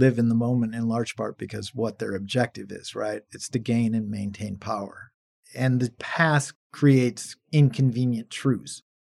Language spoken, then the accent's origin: English; Minneapolis, Minnesota, United States; my hometown of Minneapolis, where we've known that problem existed for a long time